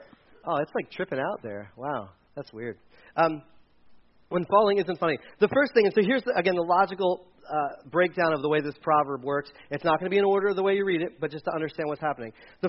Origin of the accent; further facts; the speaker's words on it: Delaware, United States; I grew up in Delaware. Delaware is not.